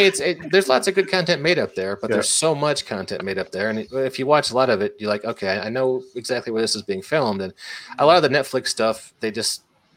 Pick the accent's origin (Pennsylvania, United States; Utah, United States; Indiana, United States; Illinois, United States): Indiana, United States; I grew up in Indiana, and by comparison, Kansas is like the Paris of the prairie.